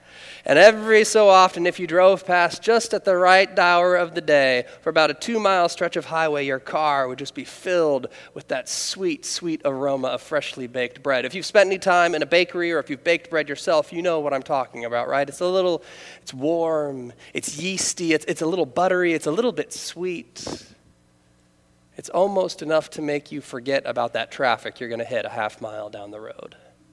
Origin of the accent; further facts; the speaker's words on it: Kettering, Ohio, United States; also born or lived in Columbus, United States; I spent the better part of 10 years of my life living in Columbus, Ohio. This behind my hometown of Kettering, this is where I've spent the most years of my life